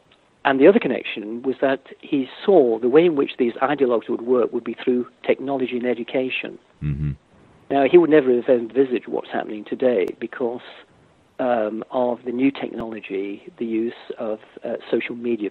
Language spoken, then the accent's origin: English; England, United Kingdom; I'm speaking as an Englishman